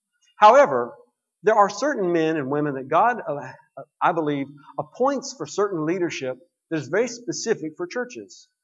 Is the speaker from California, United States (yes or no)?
yes; California, United States; I am recently from California. That's where we call home, or we did for a long time.